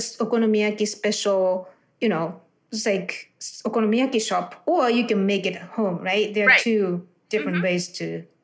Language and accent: English; Tokyo, Japan; Yet I have to say that I'm from Tokyo, and my dad is from Kyushu, and my mom is from Tokyo.